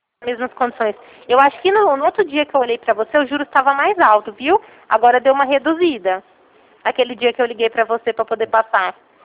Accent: Ribeirão Preto, São Paulo, Brazil; Eu sou de Ribeirão Preto.

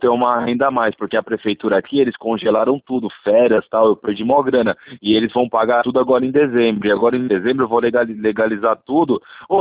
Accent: Itanhaém, São Paulo, Brazil; Eu sou aqui de Itanhaém, litoral de São Paulo.

